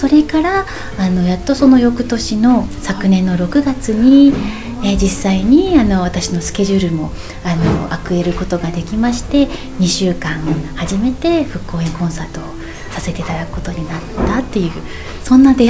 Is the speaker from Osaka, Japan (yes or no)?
no; Yamaguchi, Japan; 自分のふるさとの山口の自然が変わらずにあるっていうことが何よりこう宝物に感じたんですね